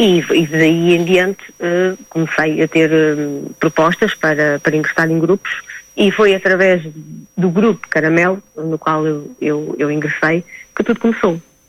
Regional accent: Portugal; also born or lived in Luanda, Angola; Eu nasci em Luanda, eu e os meus irmãos. Nós somos 5 irmãos, um faleceu, mas somos continuamos a ser 5, obviamente. Só o meu irmão mais novo é que já nasceu cá em Portugal. Eu cheguei cá, tinha cerca de 3

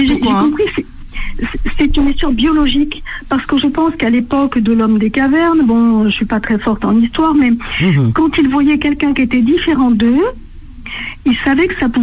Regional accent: France; je suis française, si on peut dire.

